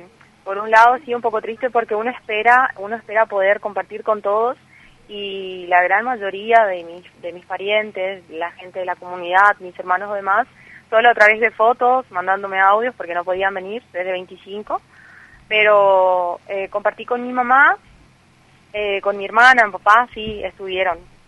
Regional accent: 25 de Mayo, Misiones, Argentina; siempre dentro de nuestra comunidad, yo soy la comunidad de Tamanduá, 25 de mayo.

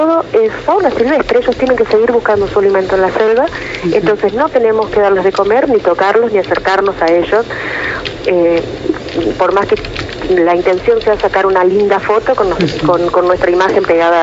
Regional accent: Entre Ríos, Argentina; born there; also born or lived in Córdoba; now in Iguazú, Argentina; Soy nacida en Entre Ríos, pero estudié en mi carrera universitaria en Córdoba.

